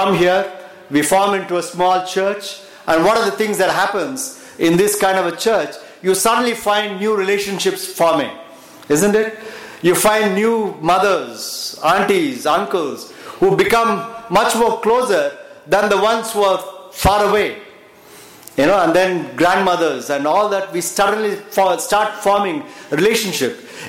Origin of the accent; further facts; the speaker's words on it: Pune, Maharashtra, India; I come from Pune, where we have a very good culture of going ahead even when there is a red light.